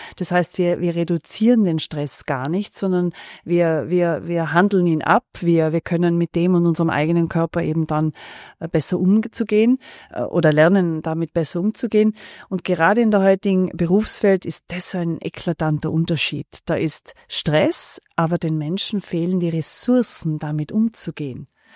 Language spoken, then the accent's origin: German; Tyrol, Austria; born there; also born or lived in Italy; Als gebürtige Tirolerin, die 16 Jahre in Italien gelebt hat